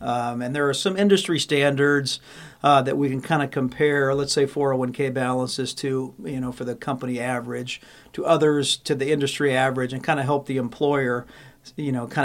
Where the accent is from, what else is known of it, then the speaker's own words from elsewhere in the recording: Atlantic, Iowa, United States; now in Pella, United States; Atlantic, Iowa.